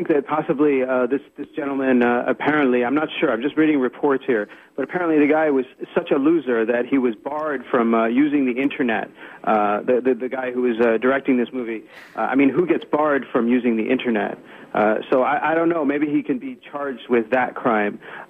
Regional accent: United States; I'm not an expert on the U.S. political scene, but I am an American, and I've been following the elections very closely.

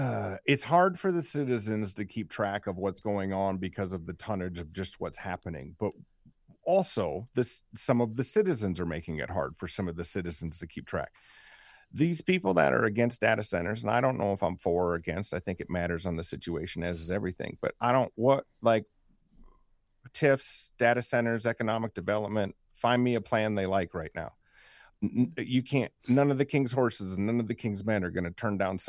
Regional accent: South Dakota, United States; I'll use my hometown of Elsister

